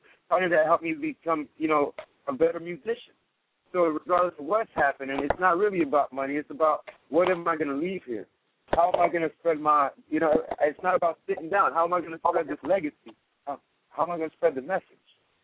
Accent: Brooklyn, New York, United States; I'm Haitian. So I came from Brooklyn.

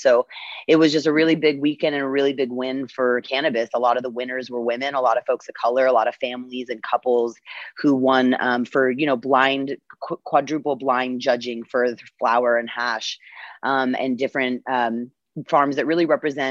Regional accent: Castro Valley, California, United States; being a Jew and being the only Jew where I grew up in Castro Valley, and being born of the last of the family that didn't die in the Holocaust

